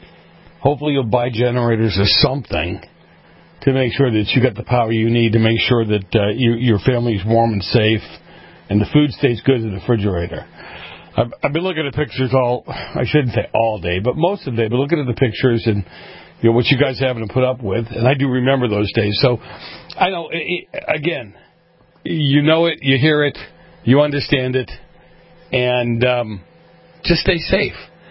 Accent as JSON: {"language": "English", "town": "Boston", "region": "Massachusetts", "country": "United States", "tie": "born or raised there", "moved": "yes", "said": "I grew up in Boston. I left during the blizzard of 78, 79, when we had 15-foot snowdrifts as well."}